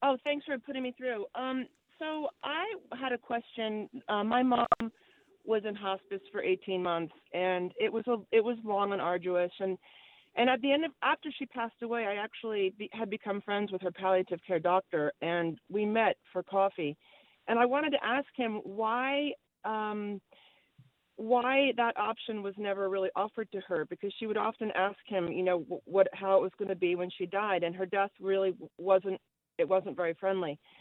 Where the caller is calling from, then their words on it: Pawlet, Vermont, United States; I'm calling from Paulett.